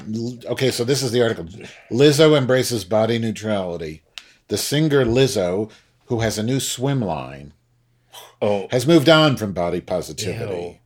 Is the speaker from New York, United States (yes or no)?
no; Chicago, Illinois, United States; accent: New York; And audience, we're from Chicago.